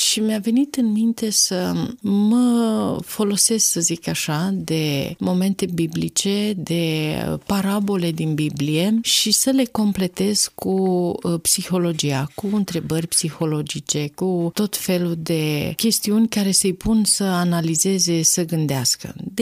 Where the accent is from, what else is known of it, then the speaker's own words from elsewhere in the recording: Târgu Frumos, Iași County, Romania; sunt din Târgu Frumos, din neamul ursarilor, sunt neam de negustor, pentru că părinții mei erau negustori, rom-negustori